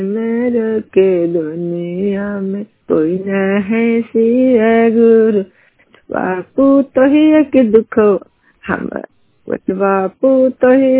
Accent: Chhotki Hosi, Bihar, India; छोटकी होसी के रहने वाले हैं, थाना हिलसा है, पोस्ट दहाबीघा है, जिला नालंदा के निवासी हूँ।

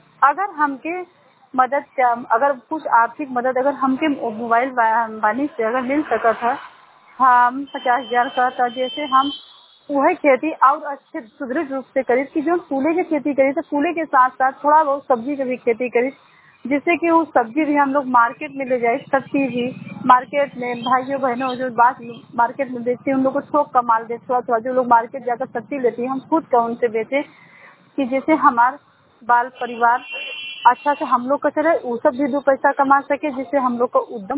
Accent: Manjesau, Uttar Pradesh, India; हम मंजेसऊ गांव को रहे वाली बिंदवस्ती से। हमारा गांव मंजेसऊ जिला मिर्जापुर मजुआ ब्लॉक पोस्ट जमुआ।

